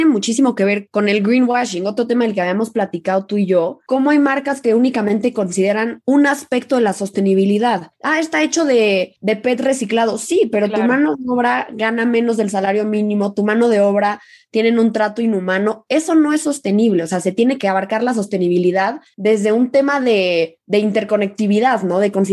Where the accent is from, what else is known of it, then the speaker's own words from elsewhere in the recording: Querétaro, Mexico; now in Mexico City, Mexico; Sí, yo crecí en Querétaro. Termina mi año y me vengo a la Ciudad de México para estudiar la universidad.